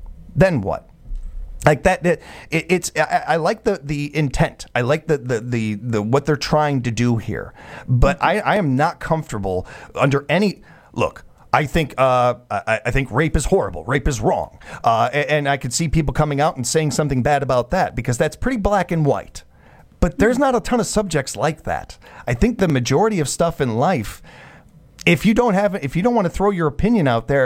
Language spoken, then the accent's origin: English; United States; I can do that because I have had practice doing it being an American.